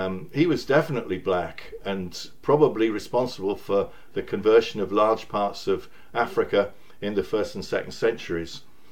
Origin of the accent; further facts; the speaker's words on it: Hull, Yorkshire and the Humber, United Kingdom; in my home city, I come from Hull in Yorkshire